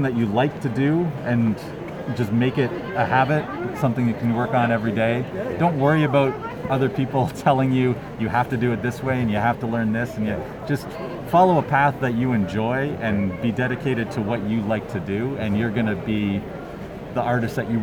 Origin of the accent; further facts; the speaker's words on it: Canada; there's no barrier to finding the editors and finding exposure being a Canadian.